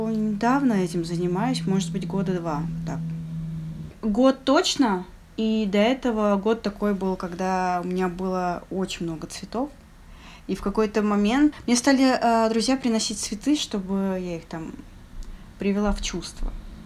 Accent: Sochi, Krasnodar Krai, Russia; also born or lived in Saint Petersburg; Всем привет … я действительно приехала из Сочи, жила в Санкт-Петербурге 7 лет. И вот недавно, 2 месяца назад, я переехала в Сочи.

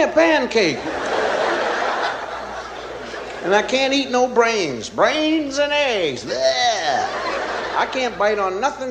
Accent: Pennsylvania, United States; My wife is from the South. I'm from Pennsylvania.

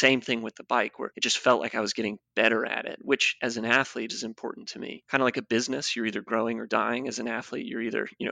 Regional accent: Vail, Colorado, United States; And I grew up in Vail, Colorado, which has a very high output of Olympic medalists from winter sports, skiers.

